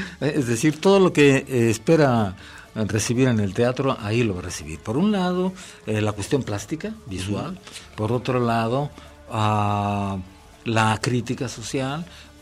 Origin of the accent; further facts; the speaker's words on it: Guadalajara, Jalisco, Mexico; tres actores de la compañía, Fernando Sacanás y Xavier Ríos y Servidor, somos de Guadalajara.